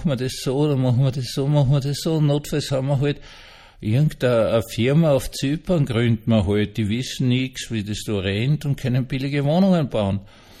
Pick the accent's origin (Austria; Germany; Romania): Austria; Vienna; ich bin ja Wiener